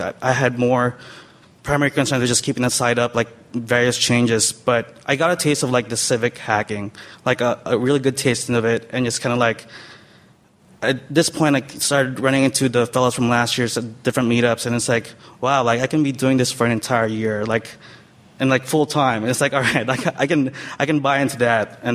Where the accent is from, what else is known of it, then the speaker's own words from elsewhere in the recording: Los Angeles, California, United States; now in San Francisco, United States; I'm work in San Francisco now. I grew up in Los Angeles, but in actuality, I'm from the internet.